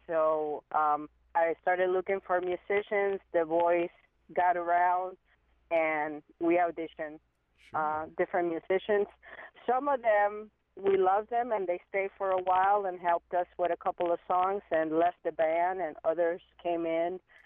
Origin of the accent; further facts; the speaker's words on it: San Juan, Puerto Rico; moved away as an adult; I am original from San Juan, Puerto Rico. I'm a Taíno native